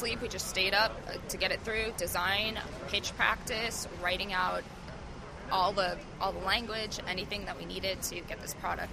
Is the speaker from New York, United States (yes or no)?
yes; New York, United States; we're all from New York, so we're all going to sync up